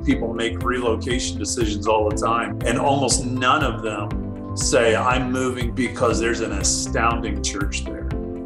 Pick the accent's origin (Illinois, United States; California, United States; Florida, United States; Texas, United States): Florida, United States; Miami; But anyway, yeah, I came here. I grew up in Miami. Came here, got married, went to college, met my wife there.